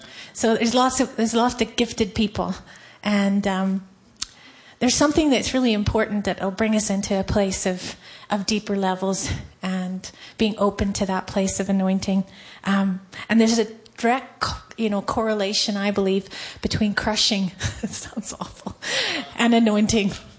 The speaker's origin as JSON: {"language": "English", "country": "Ireland", "said": "Somebody keep me to 15 minutes, because I'm Irish, and I didn't just kiss the Blarney Stone, I inhaled it, so I like to talk."}